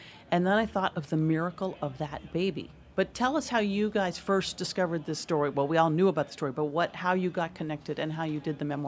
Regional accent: Pittsburgh, Pennsylvania, United States; I know Cleveland. I'm from Pittsburgh. I know Cleveland pretty well

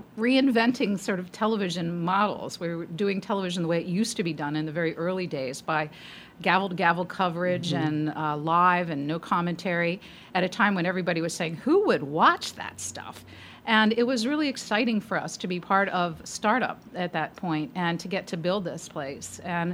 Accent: Philadelphia, Pennsylvania, United States; I'm not. I'm from Philadelphia.

